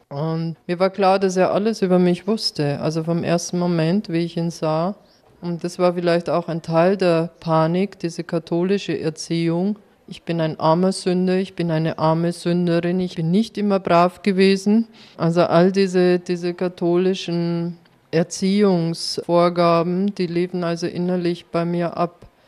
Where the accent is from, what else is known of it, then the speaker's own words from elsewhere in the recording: Germany; Wo kommst du her? Und ich war so benebelt, ich sagte dann nur German.